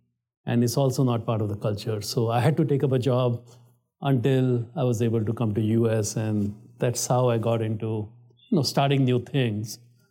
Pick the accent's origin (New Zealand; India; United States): India; I grew up in India in an average middle class family.